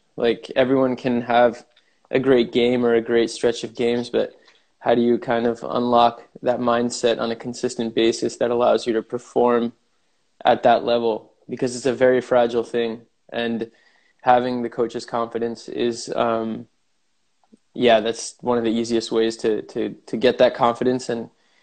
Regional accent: New Jersey, United States; also born or lived in Alabama; 26, originally from, well, I was born in Alabama, grew up in New Jersey.

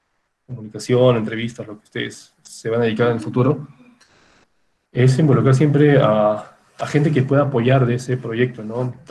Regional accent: Lima, Peru; yo soy limeño ya, pero bueno, mi papá es arequipeño y yo me siento arequipeño.

